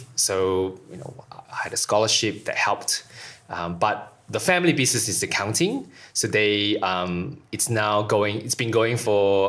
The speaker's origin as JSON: {"language": "English", "country": "Malaysia", "tie": "born or raised there", "said": "And growing up in Singapore, in Malaysia, you have the education system is quite quite strict."}